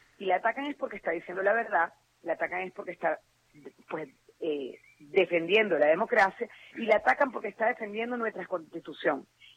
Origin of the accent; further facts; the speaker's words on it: Venezuela; nosotros, como venezolanos, tenemos la esperanza que la Fuerza Armada Nacional nos va a proteger